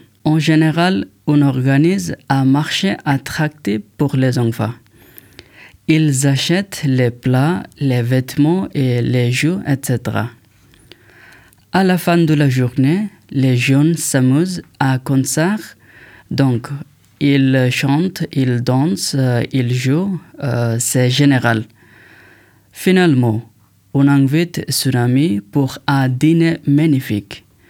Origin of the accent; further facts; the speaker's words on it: Bangladesh; French is a second language; je viens de Bangladesh.